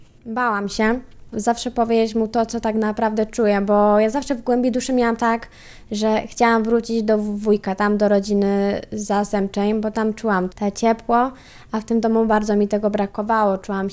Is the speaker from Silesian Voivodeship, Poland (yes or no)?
yes; Ruda Śląska, Silesian Voivodeship, Poland; No nie są. Pochodzę z Rudy Śląskiej. Dosyć daleko.